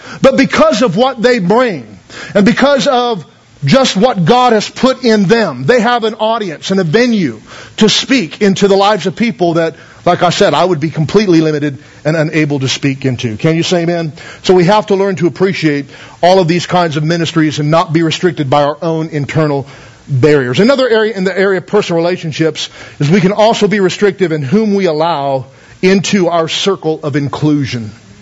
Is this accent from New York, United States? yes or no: no; Taft, California, United States; I was raised in Taft, you know, 20, 30 years ago when it was. I mean, don't you? I mean, upper middle class, nice, you know, and I had a very solid family.